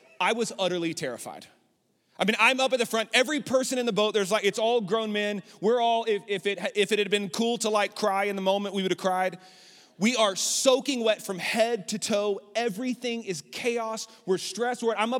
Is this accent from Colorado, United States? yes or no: no; Lubbock, Texas, United States; now in Abilene, United States; I grew up in Lubbock, so we had tornadoes quite a bit.